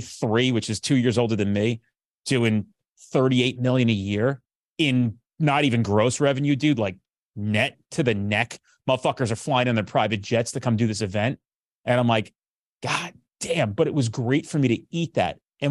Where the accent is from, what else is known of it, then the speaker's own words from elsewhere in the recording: New Jersey, United States; I'm from New Jersey. There's a disconnect and people get that confused.